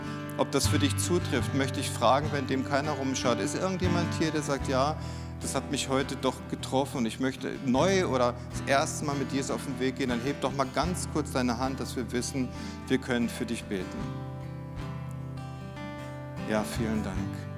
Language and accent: German; Worms, Rhineland-Palatinate, Germany; Mission beginnt hier in Landau, über Worms, wo ich herkomme, bis an die Enden der Erde.